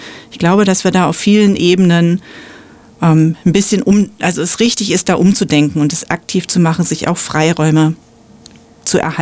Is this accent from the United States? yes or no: no; Münster, North Rhine-Westphalia, Germany; also born or lived in Freiburg; Ich komme, wie gesagt, aus Münster und Freiburg und war es gewohnt, jeden Weg mit dem Fahrrad zu machen.